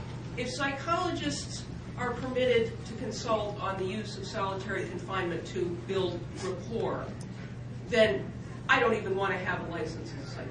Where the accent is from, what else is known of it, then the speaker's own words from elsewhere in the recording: Boulder, Colorado, United States; also born or lived in Binghamton, New York; I'm from Boulder, Colorado. … from Boulder, Colorado, and I was 25 years in Binghamton, New York.